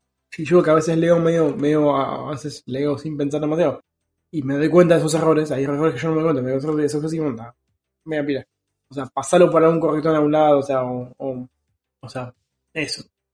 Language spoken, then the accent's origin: Spanish; Buenos Aires, Argentina; Y te lo dijo yo que soy porteño